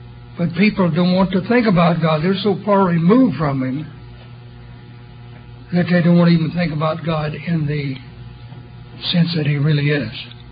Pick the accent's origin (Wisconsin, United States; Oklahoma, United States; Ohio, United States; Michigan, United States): Oklahoma, United States; As I call him, a fellow Okie, since I'm from Oklahoma myself.